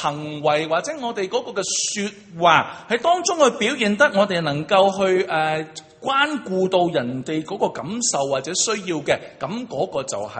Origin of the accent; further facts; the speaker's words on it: China; 我们中国人对政治有一种冷感的。